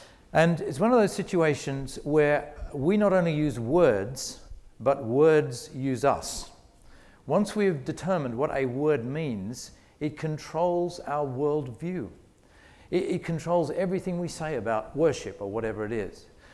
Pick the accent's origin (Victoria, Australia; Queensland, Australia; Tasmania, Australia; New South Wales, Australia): New South Wales, Australia; Sydney; accent: mixture of British and Australian; moved away as an adult; now in England; Just in case you're wondering about my strange accent, it's a mixture. I actually come from Australia, from Sydney, but I've been working in England for 9 years, so I've probably got a bit of a mixture of British and Australian